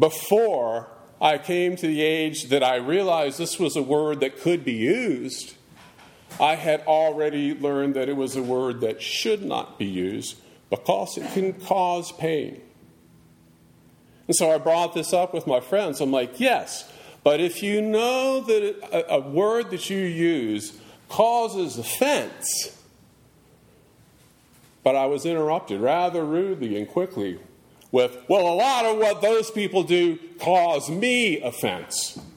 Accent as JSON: {"language": "English", "region": "the South", "country": "United States", "said": "because I'm from the South."}